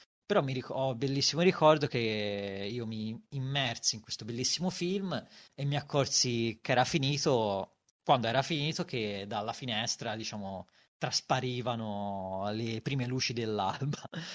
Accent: Livorno, Tuscany, Italy; Mi sono scordato di dire che sono di Livorno, ma penso che dall'accento si possa intuire

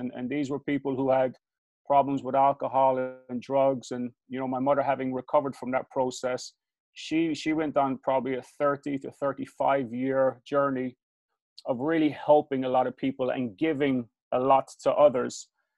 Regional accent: Ireland; now in London, United Kingdom; I'm from Ireland. I was born and raised and bred in Ireland, but I've been living in London for about 12 or 14 years now.

